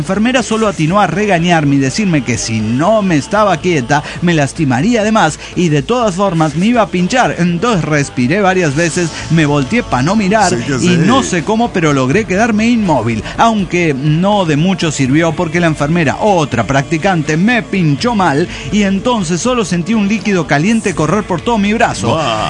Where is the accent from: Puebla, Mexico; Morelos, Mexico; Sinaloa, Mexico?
Morelos, Mexico; Cuernavaca; de Cuernavaca, Morelos, México.